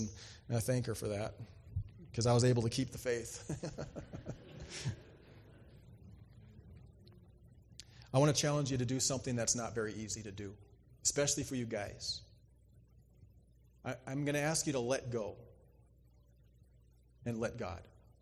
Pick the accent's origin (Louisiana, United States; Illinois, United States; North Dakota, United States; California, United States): North Dakota, United States; Now, I grew up in North Dakota. North Dakota has a tendency to do the opposite of Montana, apparently.